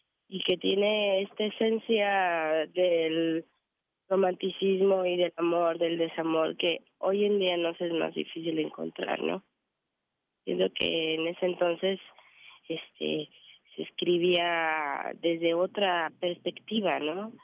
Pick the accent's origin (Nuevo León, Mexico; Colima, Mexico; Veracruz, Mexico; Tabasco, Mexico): Veracruz, Mexico; Coatepec; crecí en Coatepec.